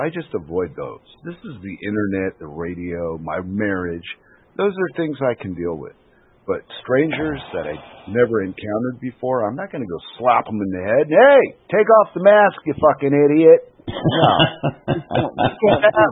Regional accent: United States; I don't remember people being so nice to foreigners when I was in America as an American.

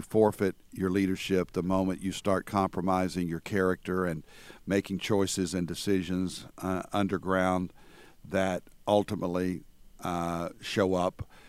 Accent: Conway, Arkansas, United States; I was born in Conway, Arkansas, and lived the first 10 years of my life there with my parents and with our grandfather, my grandfather.

